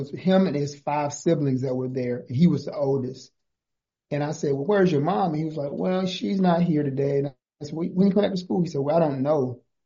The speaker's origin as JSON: {"language": "English", "region": "Mississippi", "country": "United States", "tie": "born or raised there", "said": "No, actually, I'm a native Mississippian. I was born in Mississippi, yep."}